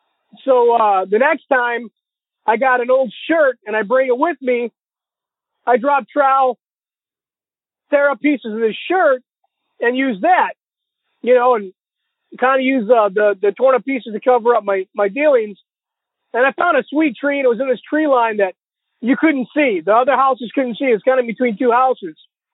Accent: Illinois, United States; I'm from Illinois.

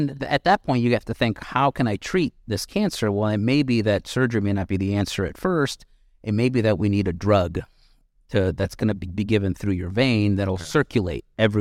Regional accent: Chicago, Illinois, United States; born or raised there; also born or lived in Rio de Janeiro, Brazil / Italy

